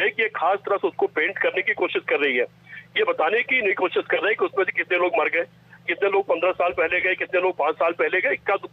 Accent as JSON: {"language": "Hindi", "town": "Azamgarh", "region": "Uttar Pradesh", "country": "India", "said": "मैंने कहा कि मेरा 18 कमरे का घर है आजमगढ़ में, मेरे परिवार का एक भी आदमी वहां नहीं रहता, मेरे गांव के ज्यादातर पढ़े लिखे लोग बाहर चले गए हैं"}